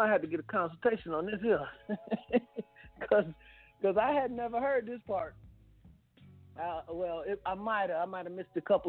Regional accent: Illinois, United States; Now, I'm from Illinois, Cook

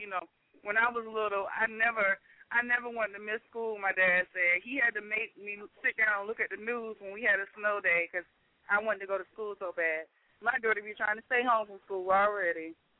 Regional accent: the South, United States; But like I said, I'm thankful that I grew up in the South.

